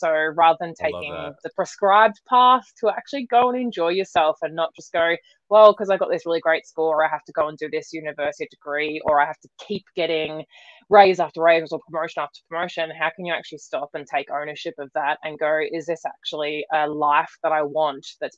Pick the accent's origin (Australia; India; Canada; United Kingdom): Australia; moved away as an adult; if you can't tell, as I said, from my accent, I am Australian. So I was raised in Australia and have really, since the age of 18, kind of gone out into the world and explored it